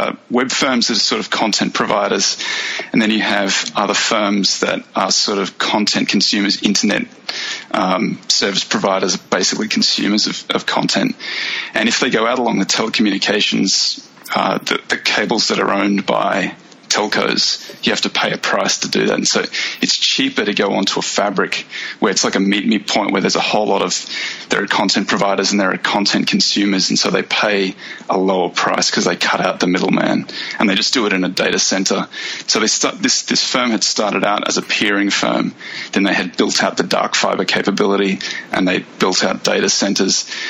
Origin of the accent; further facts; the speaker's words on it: Australia; So I'm Australian. I grew up in a little country town in the Australian outback, studied law at college.